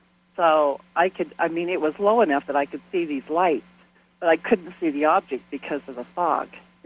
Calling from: Roy, Utah, United States; I am from Roy, Utah.

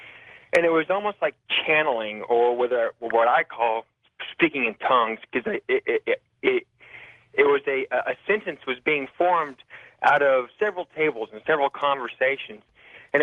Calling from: Dallas, Texas, United States; I'm calling from Dallas.

